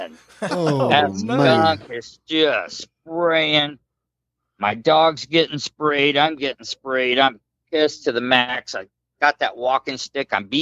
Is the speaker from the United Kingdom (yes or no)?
no; Metamora, Illinois, United States; I grew up outside of Metamora, and there's a town about 10 miles away, Roanoke